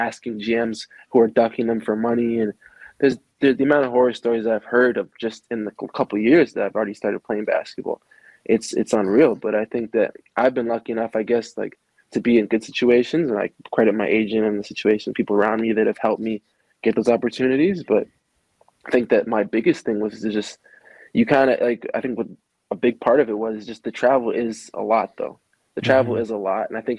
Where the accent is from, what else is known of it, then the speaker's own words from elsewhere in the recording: Canada; I'm Canadian and I'm black